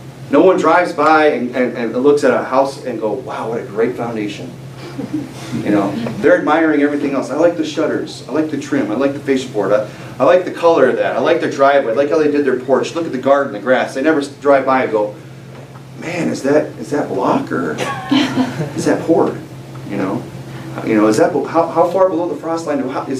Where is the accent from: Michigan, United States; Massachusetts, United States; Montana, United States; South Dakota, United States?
South Dakota, United States; I grew up in the Black Hills, about an hour away from Mount Rushmore.